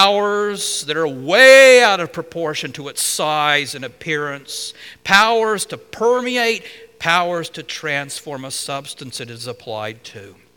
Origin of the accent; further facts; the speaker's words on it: Alabama, United States; When I was growing up in Alabama, one of our favorite times as a family was when my mom occasionally would buy a ham that was cured with salt.